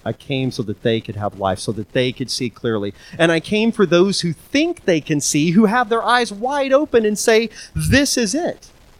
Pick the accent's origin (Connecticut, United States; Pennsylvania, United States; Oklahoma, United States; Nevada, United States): Oklahoma, United States; Where I grew up in Oklahoma, fog was a pretty common thing. We lived in a very flat area where there was a lot of moisture